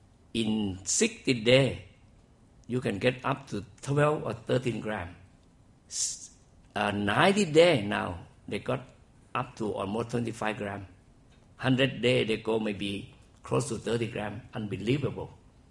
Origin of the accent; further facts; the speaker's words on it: Southern Thailand, Thailand; English is a second language; But in Thailand, most people from the south, in my hometown, they use chlorine.